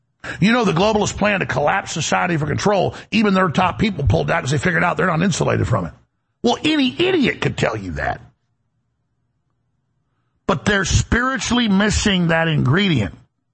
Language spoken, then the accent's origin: English; Texas, United States; I mean, I guess I'm just a Texan.